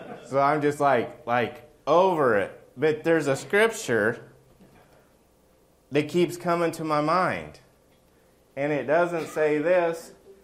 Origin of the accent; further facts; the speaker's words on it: Oklahoma, United States; And so I grew up in Oklahoma. I used to watch the OU Texas football game.